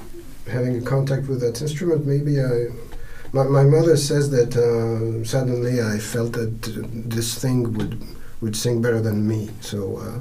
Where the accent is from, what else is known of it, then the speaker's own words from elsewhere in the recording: Grenoble, Auvergne-Rhône-Alpes, France; I was still in Grenoble, which is my hometown, so it's in the French Alps.